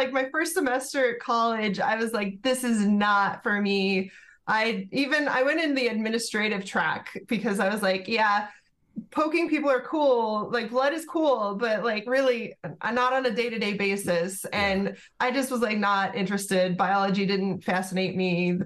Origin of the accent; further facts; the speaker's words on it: Aurora, Colorado, United States; So I grew up in a little town called Aurora, Colorado.